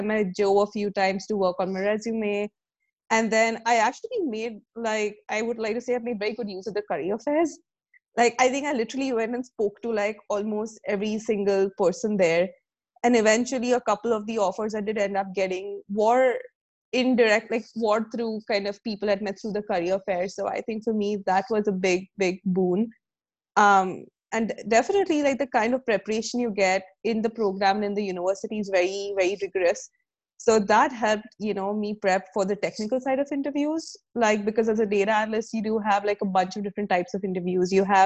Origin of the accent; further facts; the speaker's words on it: Mumbai, Maharashtra, India; So I'm originally from Mumbai in India, and there the job search process is very different